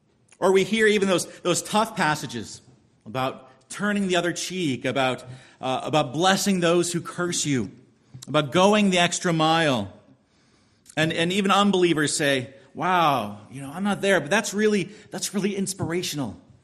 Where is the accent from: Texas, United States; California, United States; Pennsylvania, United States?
California, United States; you know, I'm from California.